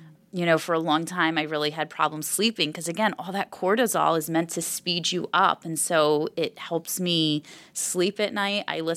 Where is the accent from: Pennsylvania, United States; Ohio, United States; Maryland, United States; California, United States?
Pennsylvania, United States; Philadelphia; also born or lived in New Jersey; So I'm a Jersey girl. Mm-hmm. I was born there, but most of my adult life was in Philadelphia, so that's really where I call home, West Philly.